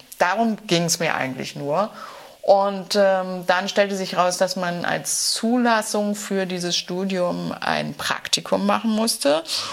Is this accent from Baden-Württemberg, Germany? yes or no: no; Berlin, Germany; ich bin Berlinerin